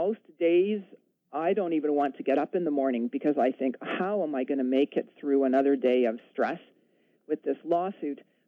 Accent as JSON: {"language": "English", "country": "Canada", "tie": "born or raised there", "said": "I grew up in Canada, where we have been taught and believed we have most of the fresh water in the world."}